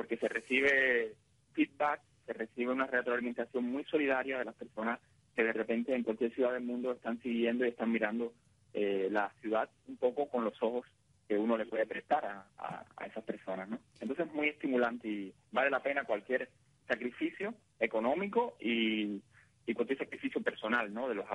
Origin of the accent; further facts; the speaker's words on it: Cuba; como ciudadano cubano